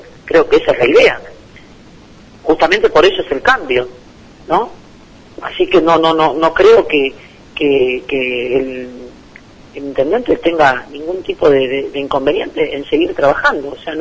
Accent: Argentina; Bien, somos todos argentinos y hay que luchar por este país.

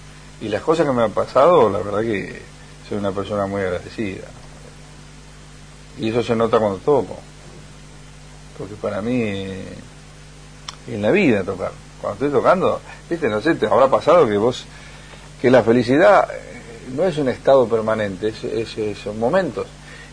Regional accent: Villa Diamante, Buenos Aires Province, Argentina; also born or lived in Monte Grande; nací en Monte Grande, después me crié en Villa Diamante hasta los 10 años, que nos volvimos a Monte Grande con la inundación grande que hubo.

